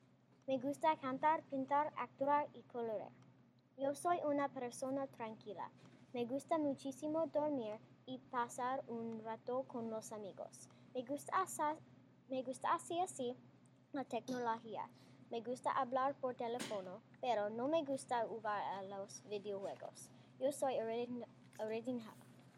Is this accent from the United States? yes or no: yes; Atlanta, Georgia, United States; Spanish is a second language; Yo soy de Atlanta, Georgia.